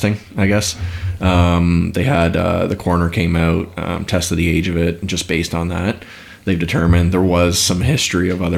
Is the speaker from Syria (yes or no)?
no; St. Catharines, Ontario, Canada; So I grew up in St. Catharines, basically lived there until the end of high school, moved to Ottawa